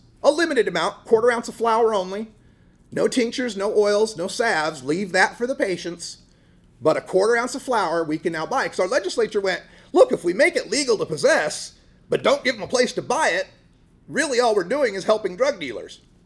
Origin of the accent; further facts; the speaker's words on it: Idaho, United States; now in Oregon, United States; Now, I'm originally from Idaho, and this part of Oregon might as well be Idaho.